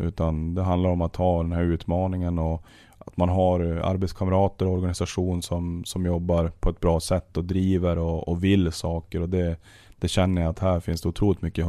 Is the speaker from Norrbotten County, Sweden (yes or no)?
yes; Luleå, Norrbotten County, Sweden; now in Örnsköldsvik, Sweden; Nej, men alltså, jag kommer från Luleå och där är jag uppvuxen.